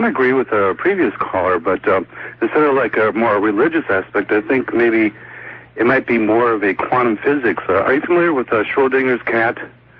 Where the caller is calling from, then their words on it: South Korea; South Korea.